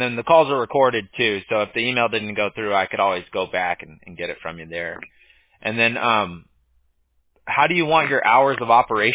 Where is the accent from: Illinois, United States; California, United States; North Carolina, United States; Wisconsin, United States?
California, United States; Huntington Beach; Yeah, so my mom's a Garden Grove native, and I grew up in Huntington Beach, off Beach Boulevard, actually, in Warner, by that skyscraper.